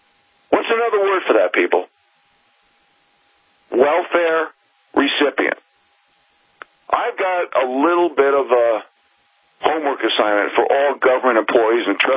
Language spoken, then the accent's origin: English; New York, United States; I've been there many times when I was growing up in New York.